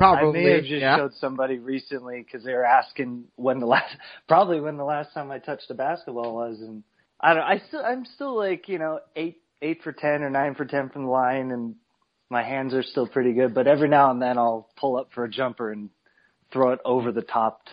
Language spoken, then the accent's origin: English; California, United States; But luckily I grew up in Southern California, and Los Angeles is a heavy Lucha Libre culture.